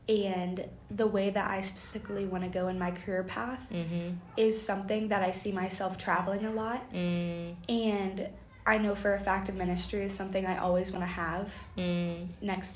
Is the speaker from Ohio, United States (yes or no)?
yes; Canton, Ohio, United States; I am from Ohio, specifically Canton area, if you know where that is.